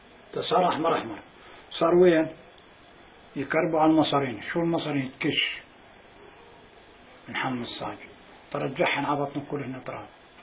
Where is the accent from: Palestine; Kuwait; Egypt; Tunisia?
Palestine; moved away; لما طلعنا من فلسطين